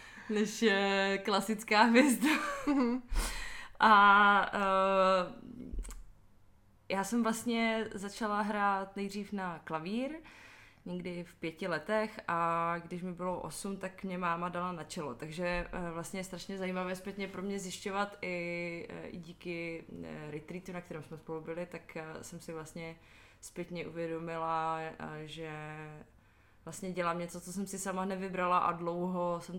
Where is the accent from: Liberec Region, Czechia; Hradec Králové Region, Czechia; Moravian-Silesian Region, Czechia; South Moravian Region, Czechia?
Moravian-Silesian Region, Czechia; Ostrava; moved away as an adult; No, tak pocházím z Ostravy, kde jsem vyrůstala do svých 18, skoro 19 let.